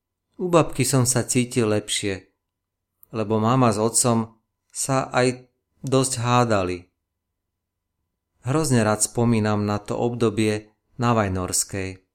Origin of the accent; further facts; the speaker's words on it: Bratislava, Bratislava Region, Slovakia; aj keď som z Bratislavy nevyťahol pety